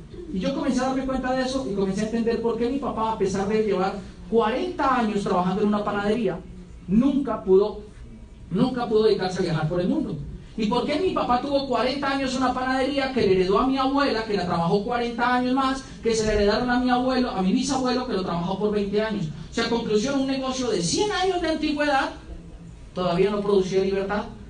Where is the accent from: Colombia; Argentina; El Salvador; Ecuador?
Colombia; born there; yo nací en Colombia, pues solamente alcanza para eso